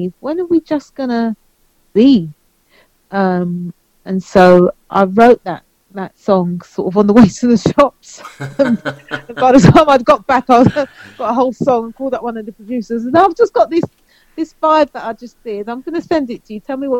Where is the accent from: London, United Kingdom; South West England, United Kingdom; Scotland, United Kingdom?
London, United Kingdom; I grew up in the East End, so you know, there was lots of it when I was a youngster.